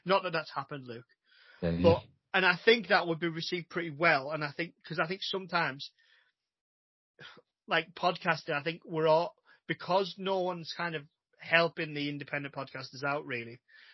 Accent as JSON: {"language": "English", "country": "United Kingdom", "said": "We're all from Britain or the UK or whatever you want to call it, even though we're not all based here, but I won't get into that. So yeah, we're all from there"}